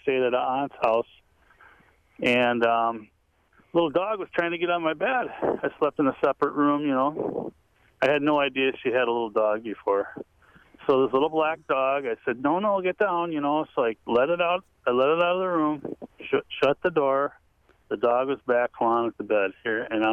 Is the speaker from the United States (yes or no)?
yes; Winona, Minnesota, United States; now in Fountain City, United States; I'm not from Fountain City. I'm from Winona, Minnesota, but I'm working in Fountain City.